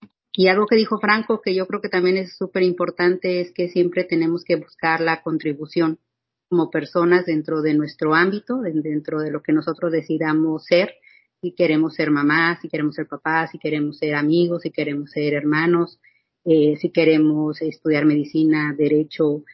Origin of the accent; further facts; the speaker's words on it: Mexico; tenemos muchísimas herramientas como mexicanos.